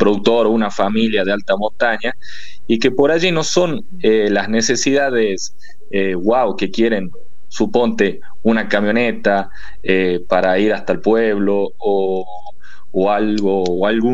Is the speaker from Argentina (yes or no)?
yes; Santa María, Catamarca, Argentina; Yo soy de Santa María, provincia de Catamarca.